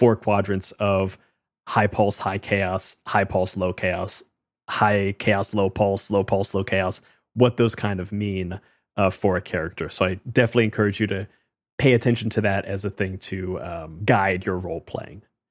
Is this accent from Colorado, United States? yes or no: no; New York, United States; I will say, you know, as a New Yorker and as a lover of all things New York, both … Dylan all living in New York